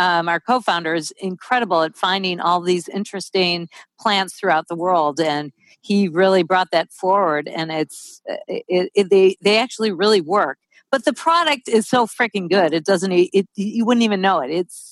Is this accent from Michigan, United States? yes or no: yes; Detroit, Michigan, United States; Well, I grew up in Detroit, and it was only a half an hour to Canada.